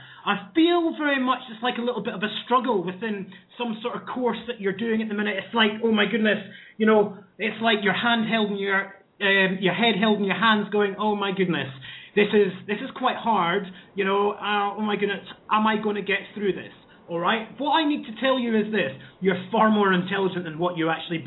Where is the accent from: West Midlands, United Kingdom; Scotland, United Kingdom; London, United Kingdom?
Scotland, United Kingdom; Dundee; also born or lived in Perth; I was born in Perth in Scotland, not Australia, and brought up in sunny Dundee. And I was brought there from the age of 3 years old.